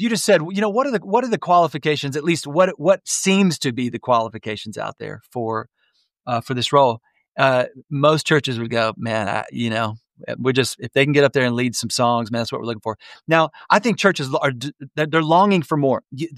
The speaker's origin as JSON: {"language": "English", "town": "Houston", "region": "Texas", "country": "United States", "tie": "born or raised there", "lives_now": "Dallas, United States", "said": "So, I speak from experience. I grew up in Houston. I'm in Dallas, I've been a part of 3 church plants"}